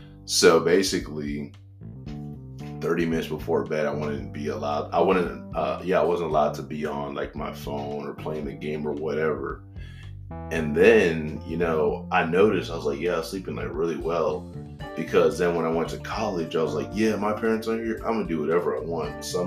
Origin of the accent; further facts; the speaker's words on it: Maryland, United States; this I can relate to back growing up in Maryland.